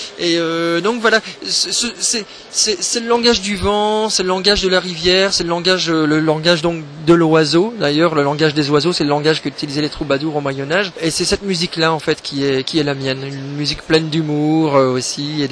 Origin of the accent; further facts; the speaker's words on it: Lille, Hauts-de-France, France; moi je suis d'origine flamand et j'ai grandi à Lille